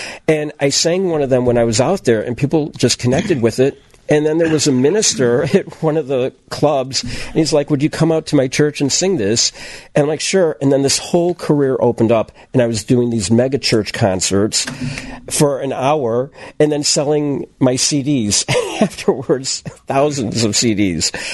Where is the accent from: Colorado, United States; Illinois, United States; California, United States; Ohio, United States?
Illinois, United States; Oak Lawn; In Oak Lawn.